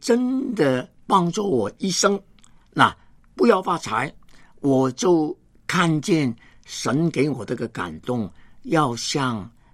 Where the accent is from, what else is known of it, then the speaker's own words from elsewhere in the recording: Hong Kong; 我是香港出生的人。